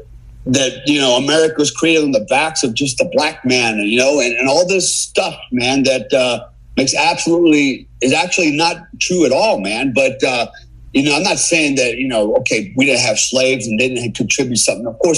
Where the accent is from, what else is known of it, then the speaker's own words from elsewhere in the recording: United States; I'm an American, right?